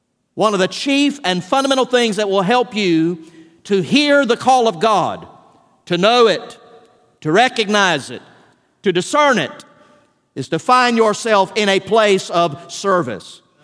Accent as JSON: {"language": "English", "town": "Valdosta", "region": "Georgia", "country": "United States", "tie": "born or raised there", "said": "One of my first real jobs growing up in Valdosta was actually to work at what then was a country radio station."}